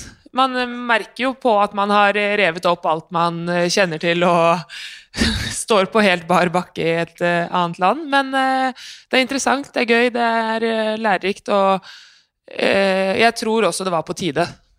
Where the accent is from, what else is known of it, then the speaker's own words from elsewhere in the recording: Esbjerg, Southern Denmark, Denmark; Jeg kommer fra Esbjerg, hvor vi da har tre lyskryss og en rundkjøring